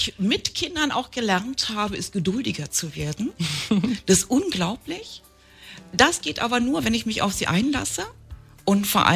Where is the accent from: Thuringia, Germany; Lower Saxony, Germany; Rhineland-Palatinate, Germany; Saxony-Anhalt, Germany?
Thuringia, Germany; now in Brandenburg, Germany; ich komme ja aus Thüringen, bin dort geboren und bin ganz oft umgezogen und bin irgendwann im Brandenburger Raum gelandet.